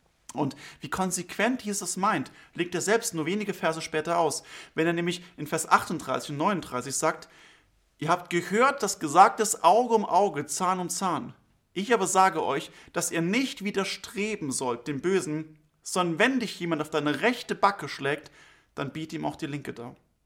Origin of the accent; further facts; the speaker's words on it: Germany; dass wir in Deutschland, wo ich herkomme